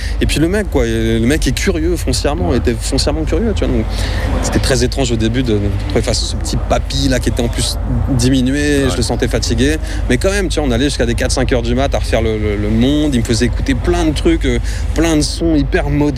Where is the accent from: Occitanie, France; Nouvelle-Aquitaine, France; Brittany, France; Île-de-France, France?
Nouvelle-Aquitaine, France; moi j'ai passé mon enfance dans les Landes, à côté de Mont-de-Marsan et tout. Et même à Mimizan, je me rappelle.